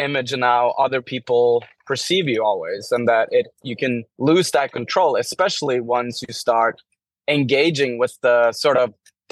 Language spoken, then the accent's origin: English; Norway; English is a second language; moved away as an adult; now in United States; It's coming from a person who's born and raised in Norway, and mm-hmm. but I've lived in the US for 6 years now